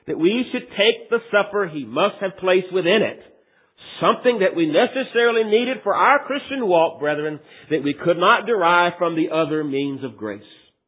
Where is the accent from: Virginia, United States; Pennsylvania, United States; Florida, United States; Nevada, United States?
Virginia, United States; Culpeper; I was visiting a small Baptist church in my hometown of Culpeper